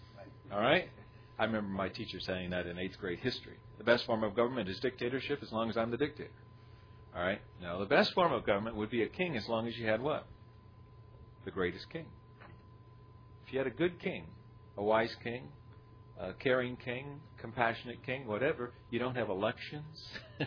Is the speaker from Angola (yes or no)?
yes; Angola; also born or lived in United States; when I was a kid growing up in Angola, we had a king.